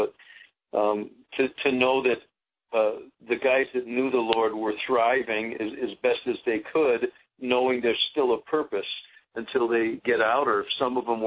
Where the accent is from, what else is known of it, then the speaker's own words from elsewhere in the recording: Syracuse, New York, United States; But, you know, I'm originally from Syracuse, New York.